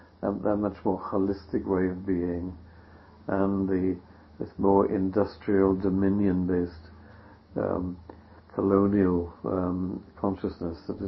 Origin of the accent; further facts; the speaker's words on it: Wales, United Kingdom; nothing to do with my identity as a Welshman or my own personal kind of history